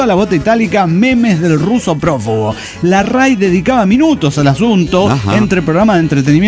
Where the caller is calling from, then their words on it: New York, United States; el bandolero solitario desde New York